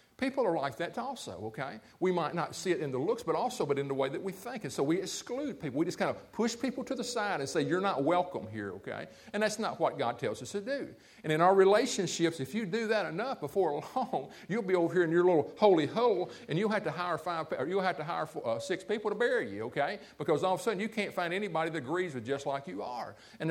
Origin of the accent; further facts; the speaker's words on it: United States; I'm from America, and I have a Western viewpoint.